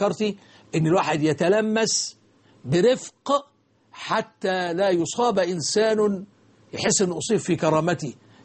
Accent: Egypt; عندنا في مصر

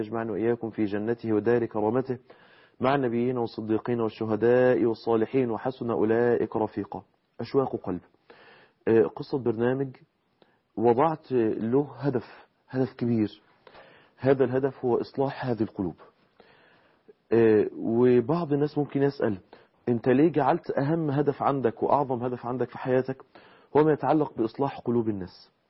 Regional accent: Egypt; النهاردة احنا عندنا في مصر اللي عايز يخش كلية الطب لابد أن يكون معاه شروط مؤهلة لدخول كلية الطب.

